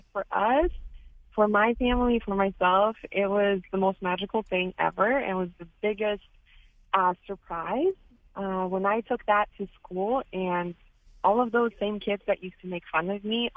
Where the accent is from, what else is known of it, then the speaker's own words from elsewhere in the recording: Ukraine; I grew up in Ukraine, which is a beautiful country, right?